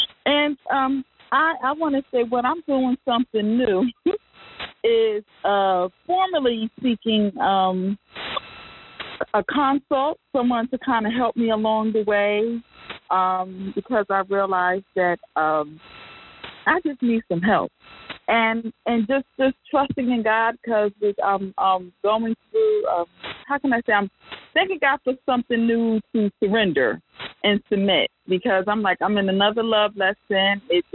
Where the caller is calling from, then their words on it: Newark, New Jersey, United States; I'm calling in from Newark, New Jersey.